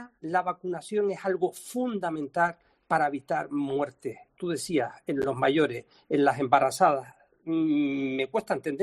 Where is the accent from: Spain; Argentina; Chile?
Spain; me duele muchísimo como español